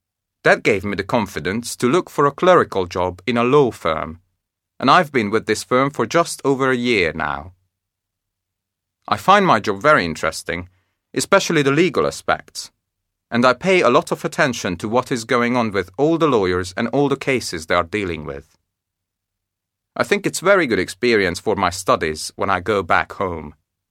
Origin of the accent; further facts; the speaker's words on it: Ljubljana, Slovenia; English is a second language; moved away as an adult; now in London, United Kingdom; I've been living in London for 3 years now. I come from Ljubljana, and most of my family are still there.